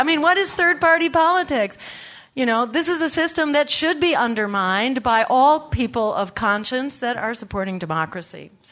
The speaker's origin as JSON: {"language": "English", "town": "Lexington", "region": "Massachusetts", "country": "United States", "tie": "born or raised there", "said": "I was on the town meeting for my hometown in Lexington."}